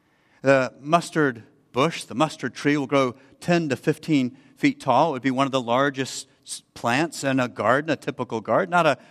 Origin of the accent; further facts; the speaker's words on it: Florida, United States; I grew up in Florida on the coast. And where I live, the coast of Florida has just a sandy bottom.